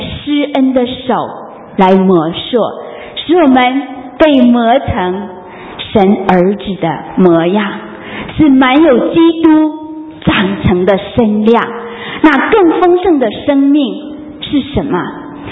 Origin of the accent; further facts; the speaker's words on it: China; 那我们都是从国内来的，从大陆来的。